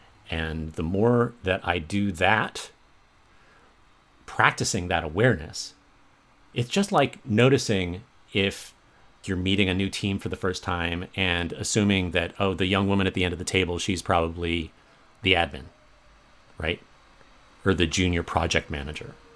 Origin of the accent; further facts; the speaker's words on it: the South, United States; You know, I grew up in the South.